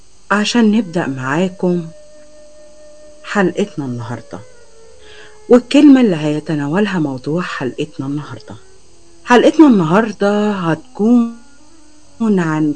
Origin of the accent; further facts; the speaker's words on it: Egypt; في مثل عندنا في مصر بيقول